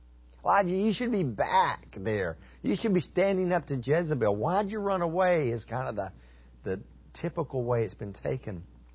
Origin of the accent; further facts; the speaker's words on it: Texas, United States; I grew up in West Texas, in the Panhandle.